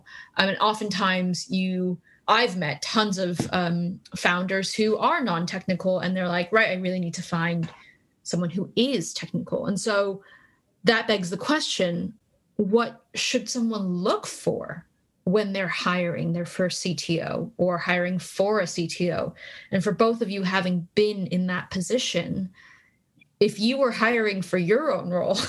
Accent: California, United States; I mean, I'm from the Silicon Valley. Both my parents were QA engineers.

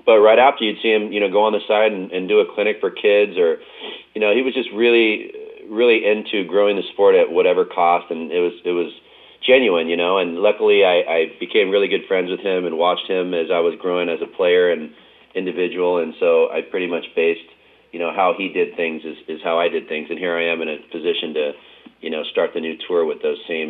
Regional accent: Hawaii, United States; also born or lived in Redondo Beach, California; Yeah, I was born in Redondo Beach here in California, and it's a beach lifestyle. And then I spent a lot of my years growing up in Hawaii as well.

